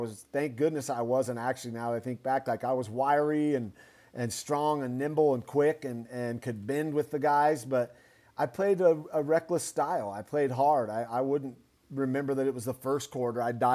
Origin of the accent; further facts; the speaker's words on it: Boise, Idaho, United States; Did things I never could dream of being a young kid growing up in Boise, Idaho.